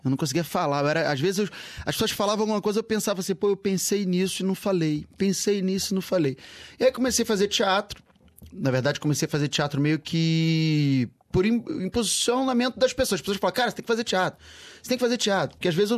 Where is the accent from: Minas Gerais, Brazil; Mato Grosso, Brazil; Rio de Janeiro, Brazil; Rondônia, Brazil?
Rio de Janeiro, Brazil; Eu vim de São Paulo, eu sou carioca.